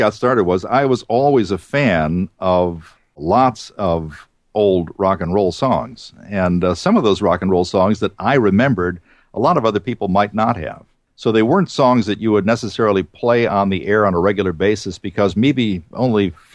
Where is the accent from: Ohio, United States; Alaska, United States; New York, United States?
Ohio, United States; Cleveland; there was a DJ who I greatly admired growing up in Cleveland.